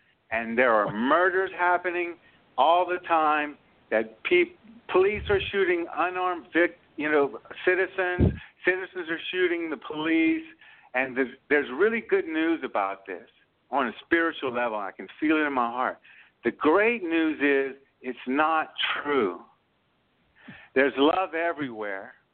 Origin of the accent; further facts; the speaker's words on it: New Orleans, Louisiana, United States; Because, see, I'm from New Orleans. There is at least half black population here.